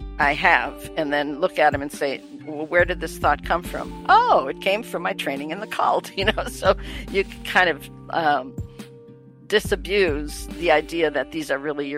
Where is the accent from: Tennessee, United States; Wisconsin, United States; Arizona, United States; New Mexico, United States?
Wisconsin, United States; I've always been a Packers fan because I'm from Wisconsin.